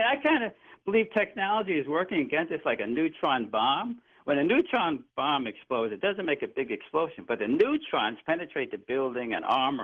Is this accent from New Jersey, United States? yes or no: no; Brooklyn, New York, United States; born there; I was born in Brooklyn back in the day, and I went to a all-male parochial school where the Franciscan brothers were in charge.